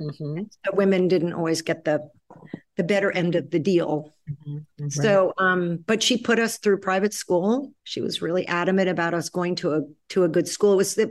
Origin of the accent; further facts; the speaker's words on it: New York City, New York, United States; and I grew up in New York City